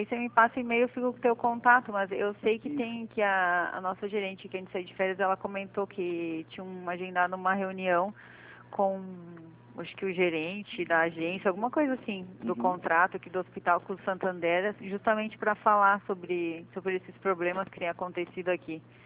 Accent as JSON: {"language": "Portuguese", "region": "Rio Grande do Sul", "country": "Brazil", "also_born_or_lived": "São Paulo", "moved": "yes", "lives_now": "Florianópolis, Brazil", "said": "eu sou gaúcha, daí do Rio Grande do Sul eu vim e morei aqui em Floripa. De Floripa eu fui para São Paulo, daí eu fiquei quase 7 anos em São Paulo. Daí de São Paulo eu vim para cá de volta."}